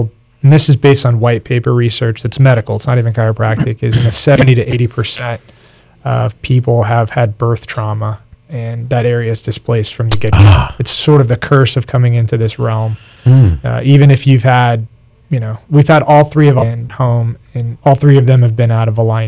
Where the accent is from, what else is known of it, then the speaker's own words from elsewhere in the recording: Miami, Florida, United States; born there; I was born in Miami.